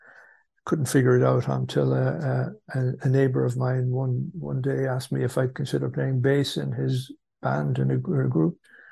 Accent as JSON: {"language": "English", "town": "Carrick-on-Suir", "region": "Tipperary", "country": "Ireland", "said": "I came from Carrick and Shure in South Tipperary, which is very south, as far south as you can go, on the borders of Waterford and Kilkenny."}